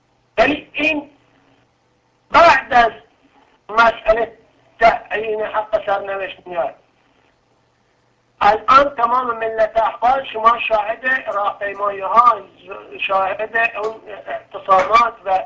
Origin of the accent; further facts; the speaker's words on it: Iran; حتی بگم بالاخره منم ایرانی هستم